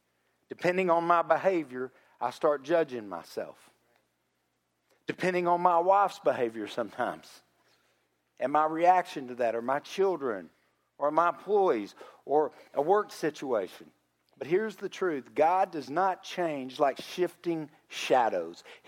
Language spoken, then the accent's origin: English; Texas, United States; Even worse, I grew up in Texas. We wear jeans and boots, as I see many of you do.